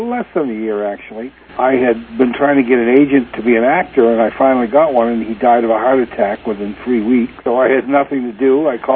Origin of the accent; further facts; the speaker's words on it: Somerville, Massachusetts, United States; I was singing with a group of four Italian boys from my hometown, which was Somerville, Massachusetts.